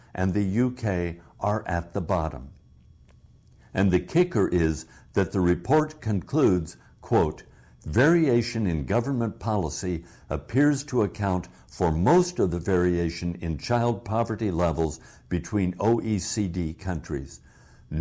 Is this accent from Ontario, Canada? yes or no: no; Winnipeg, Manitoba, Canada; A recent study in my hometown of Winnipeg